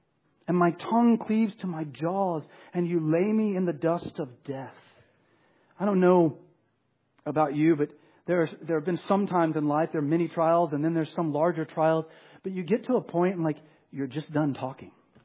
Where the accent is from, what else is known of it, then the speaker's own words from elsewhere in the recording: Texas, United States; I'm a Texan, so everything's bigger and better in Texas.